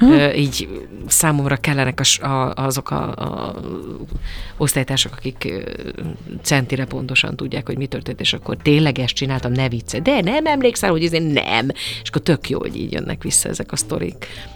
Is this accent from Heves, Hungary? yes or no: yes; Eger, Heves, Hungary; also born or lived in Szentes; hogy egri lány vagyok, ott születtem, nekünk ugye ott a szőlő volt a prioritás